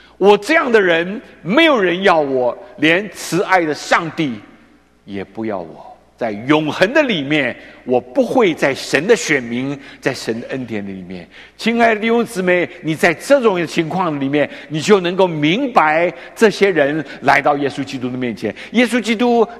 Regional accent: China; 我们从中国来叫领导，党委书记

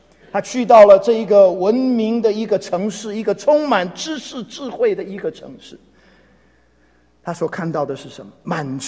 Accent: Taiwan; 我想只要从台湾来的人，这就一点对我们而言不陌生，对不对？

